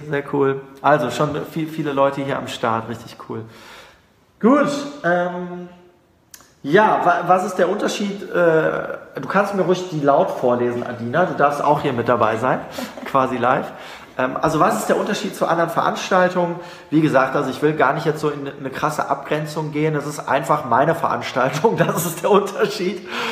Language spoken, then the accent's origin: German; Hanover, Lower Saxony, Germany; Ich komme aus Hannover und wäre mit Nah- und Fernverkehr unterwegs.